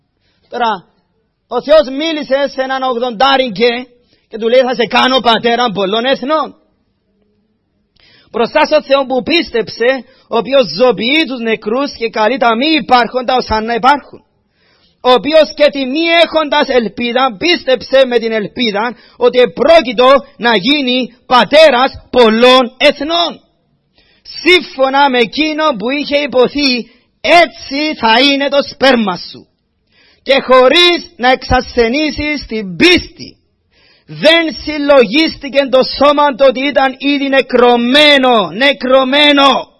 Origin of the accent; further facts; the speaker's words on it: Cyprus; moved away as an adult; εγώ που ήρθα από την Κύπρο τουλάχιστον την εποχή της δική μου όταν ήμουν πιο νέος. Όταν ήμουν στα 20 μου, ο κόσμος τότε στην Κύπρο τώρα άλλαξαν λίγο τα πράγματα.